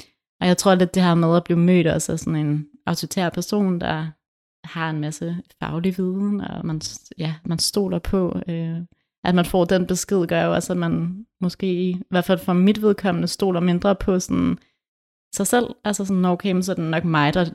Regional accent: Skive, Central Denmark Region, Denmark; now in Aarhus, Denmark; jeg er opvokset i Skive, og jeg er gået på Skive Gymnasium

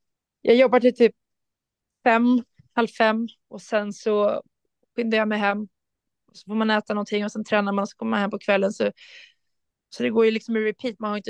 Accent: Rotebro, Stockholm County, Sweden; jag hävdar fortfarande att jag kommer från Rotebro och inte från Sollentuna, fast de har bytt namn.

